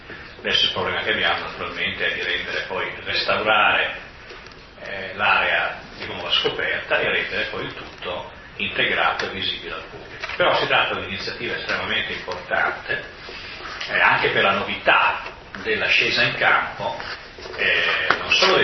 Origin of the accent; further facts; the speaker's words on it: Lombardy, Italy; now in Modena, Italy; essendo poi io lombardo ma abitando ormai a Modena da più di 20 anni